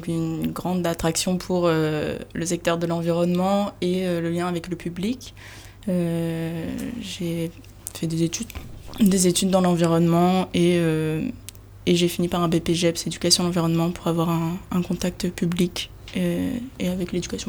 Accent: Occitanie, France; J'ai grandi dans le coin, pas loin de Florac, dans un petit hameau.

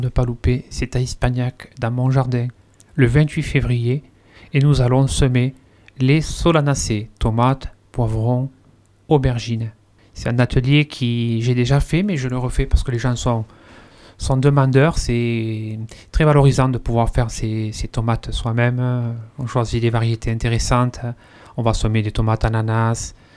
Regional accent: Vébron, Occitanie, France; Quand j'étais petit, j'étais à Vébron, altitude de 641 mètres.

